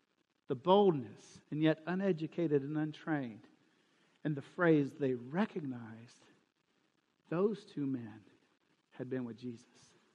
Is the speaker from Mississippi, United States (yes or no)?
yes; Jackson, Mississippi, United States; accent: Southern; also born or lived in Chicago / Mexico; It was awful. And then when I came back to Christmas break, back to Jackson, and all my friends heard me talk like a Yankee